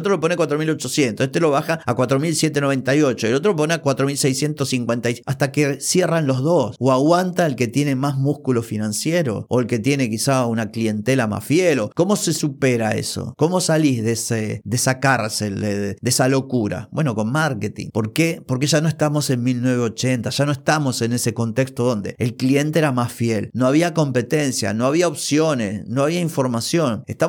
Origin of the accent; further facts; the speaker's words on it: Mar del Plata, Buenos Aires Province, Argentina; yo soy de Mar del Plata, la capital del país en su momento, bueno, sigue siendo Buenos Aires